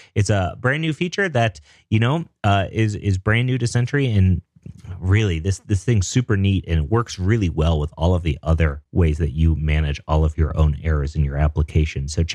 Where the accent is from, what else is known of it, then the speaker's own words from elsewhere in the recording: Denver, Colorado, United States; I'm a developer from Denver.